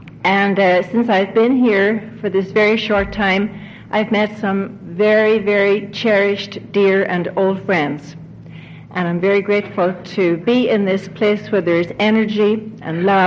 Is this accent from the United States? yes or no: no; Ireland; You probably have figured out by now that I come from Ireland.